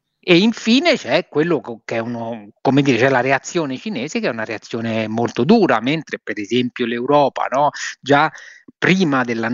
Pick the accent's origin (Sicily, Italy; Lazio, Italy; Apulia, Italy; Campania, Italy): Lazio, Italy; Rome; In Italia, a Roma, da dove vengo io in particolar modo, no?